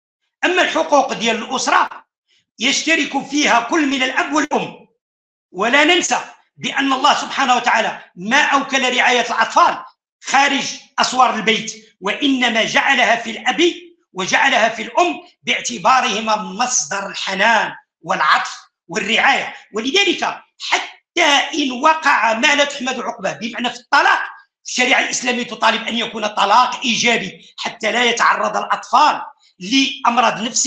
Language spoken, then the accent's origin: Arabic; Morocco; حينما نذهب إلى قانون المؤسسات التعليمية عندنا في المغرب